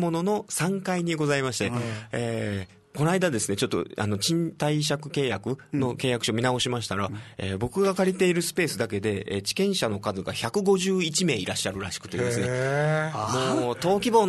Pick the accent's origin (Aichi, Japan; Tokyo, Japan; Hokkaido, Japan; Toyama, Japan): Aichi, Japan; Nagoya; まあ僕、名古屋出身なんですけど、名古屋で半年、大阪で一年ぐらいやって